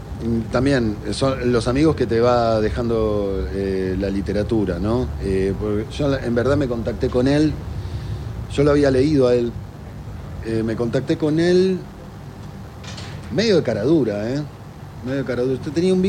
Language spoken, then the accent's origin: Spanish; Rafael Calzada, Buenos Aires Province, Argentina; Sí, yo soy de Calzada.